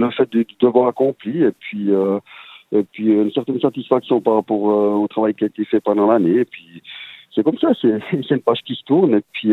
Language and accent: French; Fribourg, Switzerland; now in La Chaux-de-Fonds, Switzerland; Comme vous savez, moi, je viens à la base de Fribourg. J'habite la Chaux-de-Fonds.